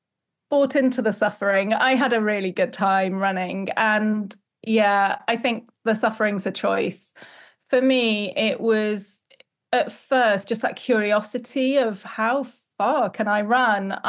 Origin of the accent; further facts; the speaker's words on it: East Midlands, United Kingdom; Born and bred in the Peak District.